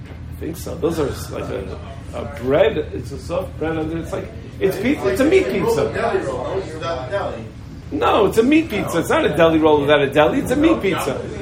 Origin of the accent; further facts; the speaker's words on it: New York, United States; I was from New York, and New Jersey Chevron was much more involved.